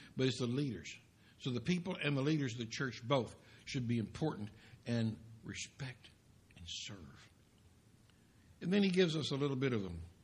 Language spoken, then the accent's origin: English; Kentucky, United States; We're barefooted. We're from Kentucky.